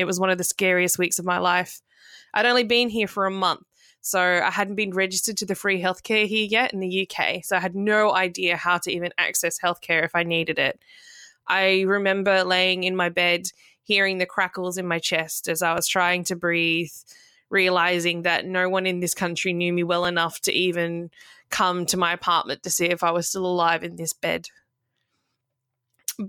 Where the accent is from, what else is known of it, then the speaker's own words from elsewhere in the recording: Australia; moved away as an adult; now in London, United Kingdom; As I said before, I'm from Australia. I accepted the job here in London back in October 2019.